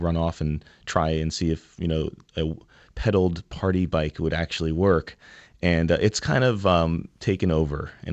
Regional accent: New Haven, Connecticut, United States; We grew up on Ellsworth Avenue in New Haven. We were born and bred and stayed here

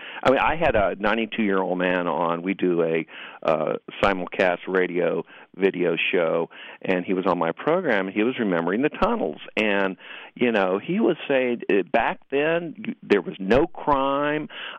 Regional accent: Atlanta, Georgia, United States; I'm from Atlanta, and when I go back, the city has changed so much over the years.

